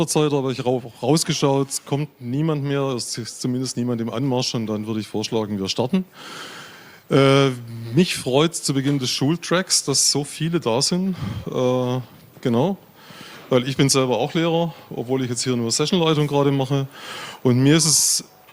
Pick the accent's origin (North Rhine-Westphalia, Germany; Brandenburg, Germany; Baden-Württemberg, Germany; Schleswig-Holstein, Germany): Baden-Württemberg, Germany; Also wir sind beide aus Baden-Württemberg